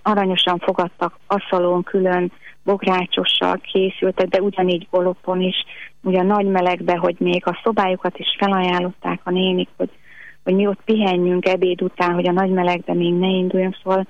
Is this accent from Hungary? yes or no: yes; Nyíregyháza, Szabolcs-Szatmár-Bereg, Hungary; Én nyíregyházi vagyok, és Nyírbátorba szoktunk lelki gyakorlatra járni